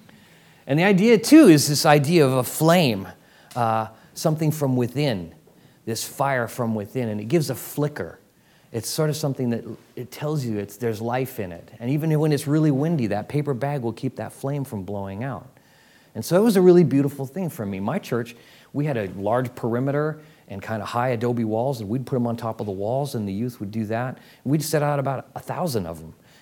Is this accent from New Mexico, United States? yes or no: yes; Albuquerque, New Mexico, United States; also born or lived in El Paso, Texas / Dallas, Texas; I was born in El Paso, Texas. Lived in Dallas, Fort Worth, 10 years. Then my family moved to Albuquerque, New Mexico. I feel like most of my childhood was centered in Albuquerque.